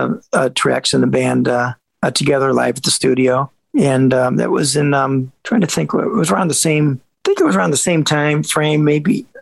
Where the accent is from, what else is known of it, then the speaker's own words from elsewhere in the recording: Detroit, Michigan, United States; We tried to get that vibe, and we are from Detroit.